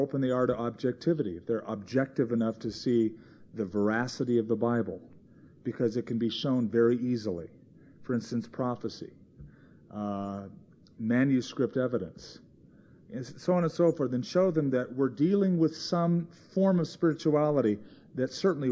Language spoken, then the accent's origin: English; New Mexico, United States; I'm from the sister state